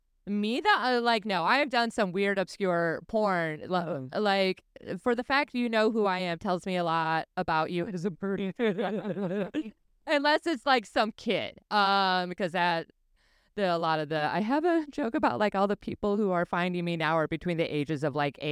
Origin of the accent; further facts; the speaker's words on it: Garland, Texas, United States; also born or lived in Wisconsin / Florida / California / New York; I used to live in Texas when I was a kid. I grew up in Garland for like 3 more years. So then, you know, we moved back to Wisconsin, and then I moved to Florida, and then California, then New York.